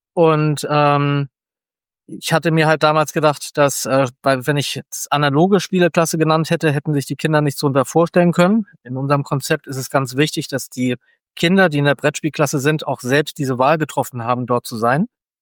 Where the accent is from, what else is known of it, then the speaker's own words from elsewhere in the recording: Lower Saxony, Germany; moved away as an adult; also born or lived in Mexico; now in Hamburg, Germany; vor 20 Jahren bin ich aus Niedersachsen nach Hamburg gekommen, um als Lehrer anzufangen.